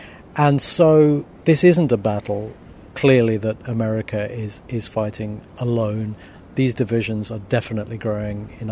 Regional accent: United Kingdom; I wonder if they see me as different because I'm British

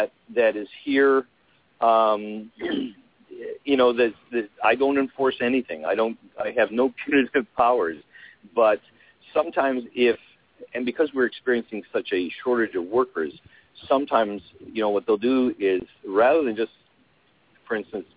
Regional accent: Western Canada, Canada; I'm originally from Western Canada.

